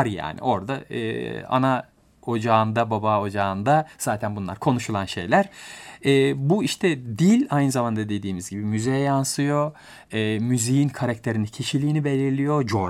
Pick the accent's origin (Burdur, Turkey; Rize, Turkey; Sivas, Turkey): Burdur, Turkey; Dirmil; O Dirmil'in o güzel konuşmalarında geçti.